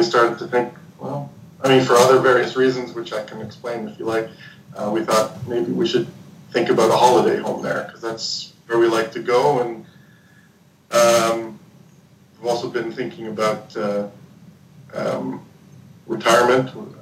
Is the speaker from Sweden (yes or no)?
no; Toronto, Ontario, Canada; Yeah, we're both Canadian.